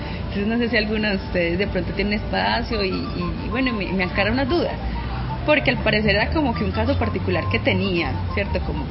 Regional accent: Antioquia, Colombia; Yo soy de acá, paisa, 100% toda la vida.

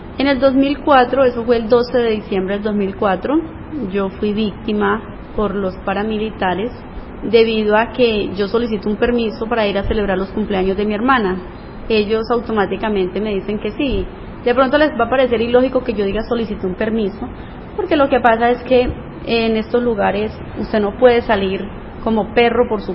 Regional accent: Granada, Meta, Colombia; also born or lived in Vistahermosa; Vistahermosa, Meta, el lugar de nacimiento mío, pero pues me crié en Granada, Meta.

